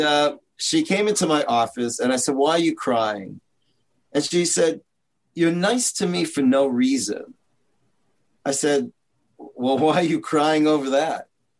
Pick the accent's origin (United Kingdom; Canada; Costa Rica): Canada; Toronto, Ontario; I'm from Canada, Toronto.